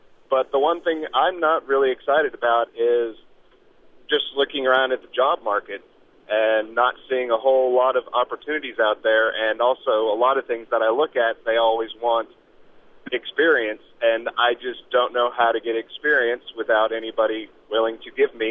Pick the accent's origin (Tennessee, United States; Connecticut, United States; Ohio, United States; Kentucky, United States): Kentucky, United States; Dunbar; I am from Dunbar, Kentucky.